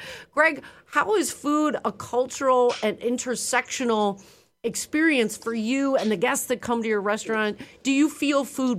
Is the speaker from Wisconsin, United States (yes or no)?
yes; Wisconsin, United States; I have never showed up at a friend's house empty-handed because that's how I was taught being from Wisconsin.